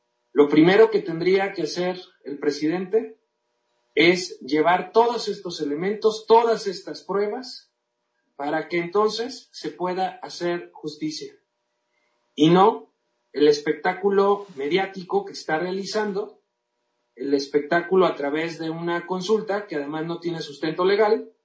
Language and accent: Spanish; Mexico; todos somos mexicanos